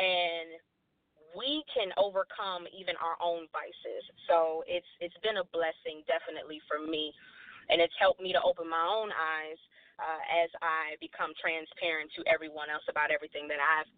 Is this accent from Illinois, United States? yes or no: yes; Chicago, Illinois, United States; I hail from Chicago, Illinois.